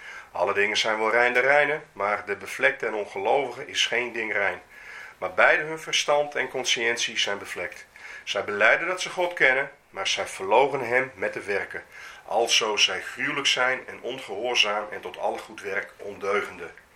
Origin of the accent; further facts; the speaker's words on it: Netherlands; We zijn ook Nederlanders, dus we bemoeien ons niet met een andere man zaken.